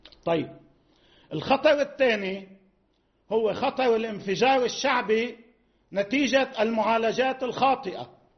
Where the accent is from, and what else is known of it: Lebanon